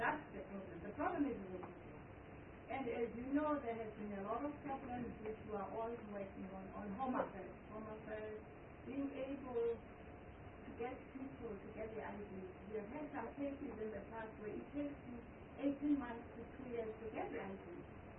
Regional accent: Eastern Cape, South Africa; village where I come from, on the Eastern Cape.

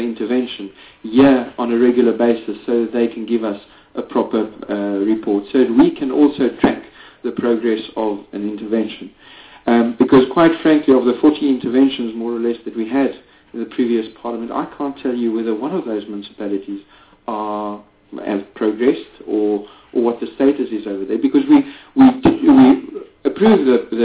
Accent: Free State, South Africa; I'm from the Free State

